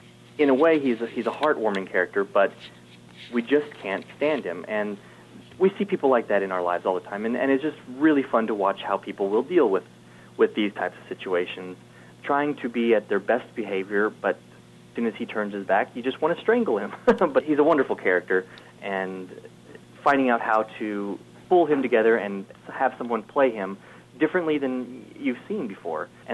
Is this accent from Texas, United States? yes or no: yes; Texas, United States; Okay, well, I am originally from Central Texas.